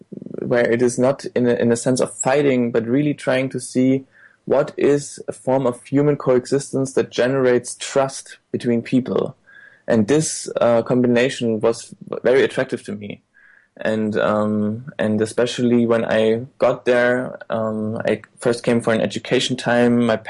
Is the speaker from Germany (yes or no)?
yes; eastern Germany, Germany; And I was in my hometown in Eastern Germany where I grew up.